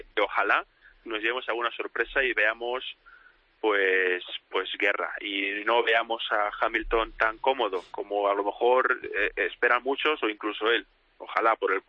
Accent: Spain; como españoles que somos

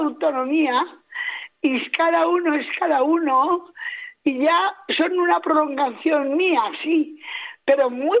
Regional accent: Cuenca, Castilla-La Mancha, Spain; llegué a la Plaza Mayor de mi ciudad, porque yo soy de Cuenca.

